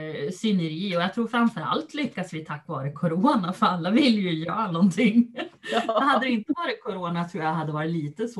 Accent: Norrland, Sweden; jag tänker ju som en norrlänning, så en timmes körväg är ju ingenting.

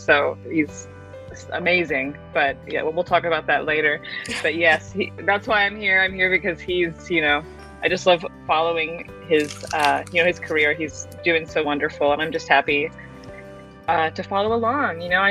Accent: Houston, Texas, United States; born there; I was born in Houston, but I only lived there for like 2 months.

